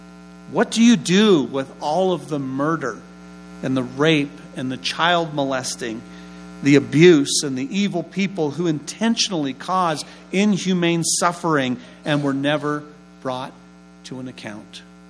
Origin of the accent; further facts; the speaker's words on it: United States; moved away as an adult; now in Sweden; I'm an American. I moved to Sweden. I'm 18 years old. I'm a high school student.